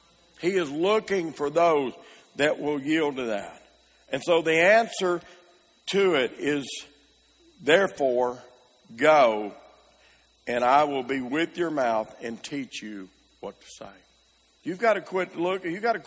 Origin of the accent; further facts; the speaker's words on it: Arkansas, United States; I grew up in Arkansas. I was there when he was governor.